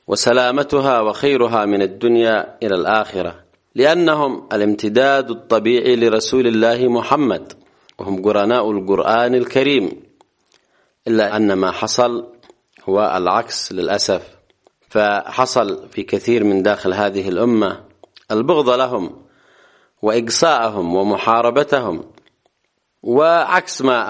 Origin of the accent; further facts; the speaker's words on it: Yemen; حتى أننا نلحظ أنه في بلدنا اليمن هذا الشعب العظيم